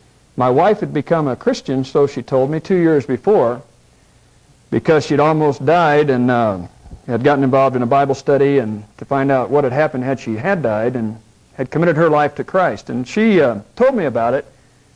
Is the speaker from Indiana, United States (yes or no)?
yes; Lafayette, Indiana, United States; moved away as an adult; now in Atlanta, United States; If I talk funny, it's because I'm from Indiana originally. And when I got to Georgia, I did find that they talked a lot differently down there than what I was used to. In fact, I grew up in a town in Indiana called Lafayette, Indiana.